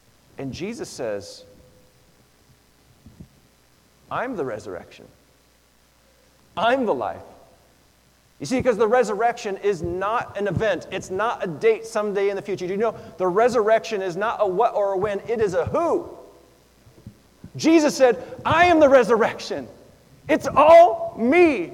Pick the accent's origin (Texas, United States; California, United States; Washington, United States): Washington, United States; Seattle; now in Nampa, United States; I was born here in Nampa. And from that time, I always knew my dad to be a basketball coach. And so I grew up playing basketball. He had actually coached at Nampa Christian. And we moved to Seattle